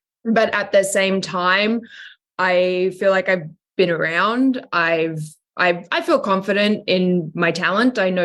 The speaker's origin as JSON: {"language": "English", "country": "Australia", "accent": "Australian", "said": "Do you know, I've never actually worked in my natural accent. I've never been Australian for a character."}